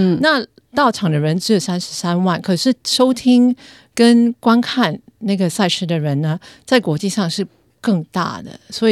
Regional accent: Australia; 更是我们澳洲人跟我们外国旅客心目中墨尔本的文化遗产

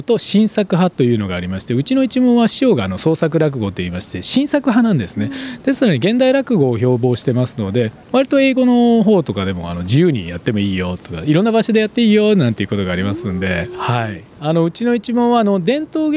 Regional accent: Osaka, Japan; moved away; also born or lived in United States; 私もともと大阪の出身でございまして

